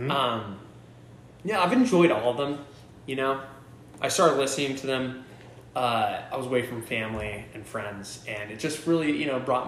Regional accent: Maple Hill, Kansas, United States; born there; I was born in Maple Hill, Kansas.

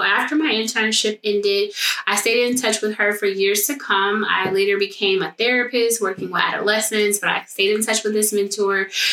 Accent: Detroit, Michigan, United States; So I am originally from Detroit. I went to Cass Tech and I absolutely loved my high school.

